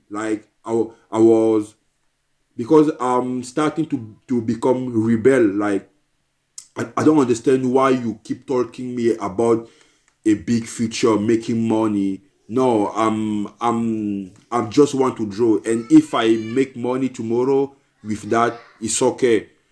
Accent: Cameroon; English is a second language; now in Italy; So yeah, that's why I came from Cameroon to Italy to Bellator Fighter now.

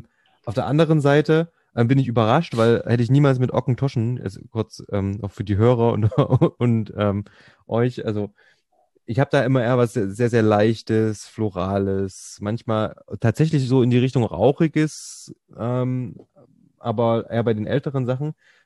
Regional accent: Thuringia, Germany; als ich klein war, war es wirklich so kurz nach der Wiedervereinigung, bei uns in Thüringen

